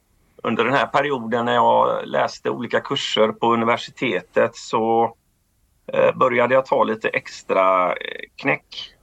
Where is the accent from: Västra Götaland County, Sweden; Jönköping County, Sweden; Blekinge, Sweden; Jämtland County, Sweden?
Västra Götaland County, Sweden; Gothenburg; som sagt. Jag är 40 år gammal och som ni hör jag är även då göteborgare.